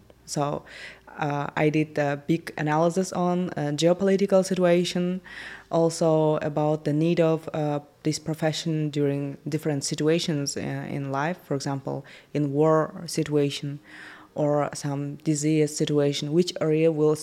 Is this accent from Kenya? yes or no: no; Kazakhstan; I am from Kazakhstan. I was born and grew up in Kazakhstan.